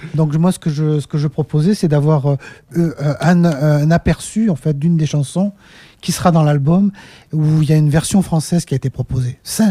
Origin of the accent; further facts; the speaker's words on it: Southwest France, France; Donc moi, je suis originaire du Sud-Ouest.